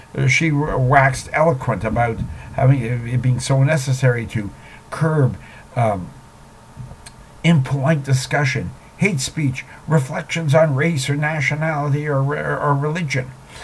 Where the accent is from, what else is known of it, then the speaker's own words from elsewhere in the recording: California, United States; I do think I remember wind and warm weather in the summer while growing up in Northern California.